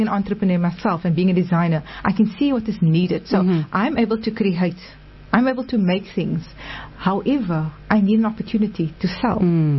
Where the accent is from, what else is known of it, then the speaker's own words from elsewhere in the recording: South Africa; So we're South African, and we can be proud of that.